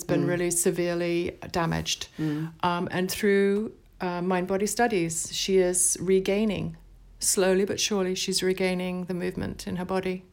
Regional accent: United Kingdom

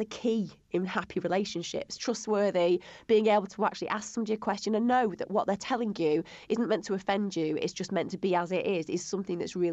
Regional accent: North West England, United Kingdom; even though I shouldn't say I'm from Lancashire

